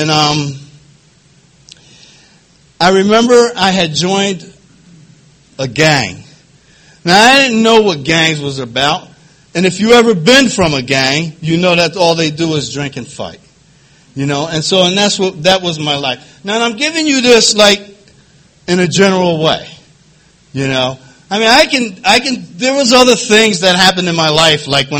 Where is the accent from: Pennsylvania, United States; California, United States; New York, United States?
Pennsylvania, United States; Philadelphia; I grew up in North Philadelphia. You know, I come from a family, there was five children, and I was the oldest one.